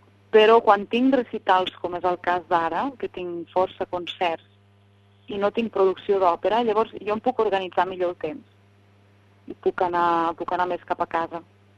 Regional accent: Darmós, Catalonia, Spain; van venir la gent de d'Armós, gent de la comarca, gent coneguda per mi

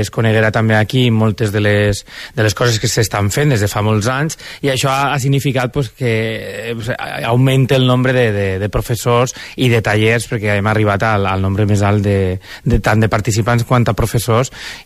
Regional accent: Valencian Community, Spain; la Generalitat Valenciana, que al cap i a la fi és la meva d'origen, perquè ja sabeu que jo soc valencià

